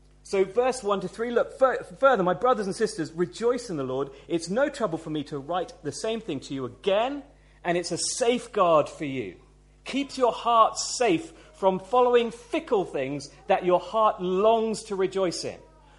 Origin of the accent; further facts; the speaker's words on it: United Kingdom; because I'm British, actually I'm a good person.